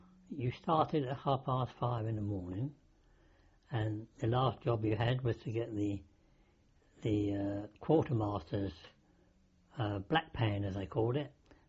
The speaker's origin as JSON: {"language": "English", "town": "Plaistow", "region": "London", "country": "United Kingdom", "tie": "born or raised there", "said": "I was born in the East End of London, Plaistow, 1920."}